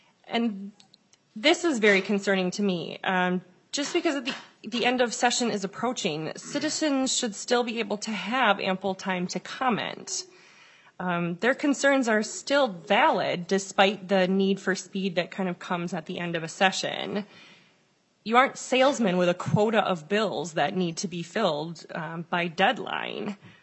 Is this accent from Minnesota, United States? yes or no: yes; Lino Lakes, Minnesota, United States; accent: Iron Range; I'm from District 38A in Lino Lakes. Although when you listen to me talk, you will definitely hear the long O that comes from the Iron Range.